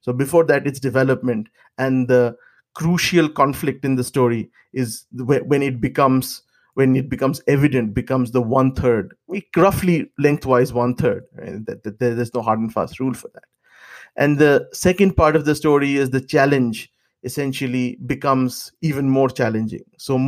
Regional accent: India; For us growing up in India in those times without social media

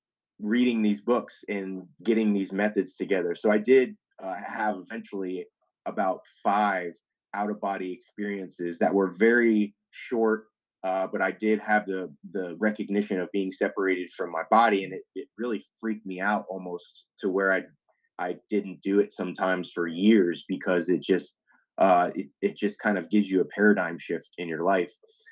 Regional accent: Florida, United States; And I grew up in South Florida, so I was very much into hip hop, R&B

